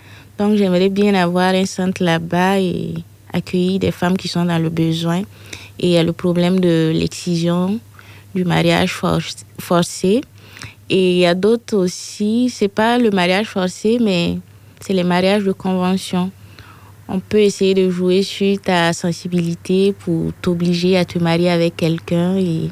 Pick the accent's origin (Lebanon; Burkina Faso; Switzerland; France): Burkina Faso; moved away; mon pays d'origine, qui est le Burkina Faso